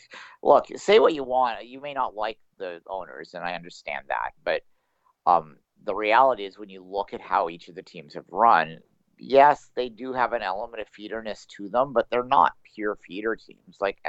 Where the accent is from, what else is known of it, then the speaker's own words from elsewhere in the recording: Canada; But I, as a Canadian fan, you shouldn't be angry at that.